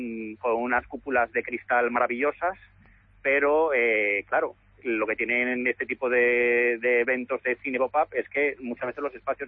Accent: Madrid, Community of Madrid, Spain; yo soy de Madrid

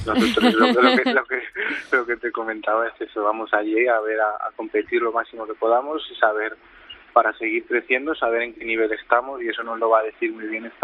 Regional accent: Spain; Ahí somos 7 brasileños, españoles estamos yo y el míster, y los demás son belgas.

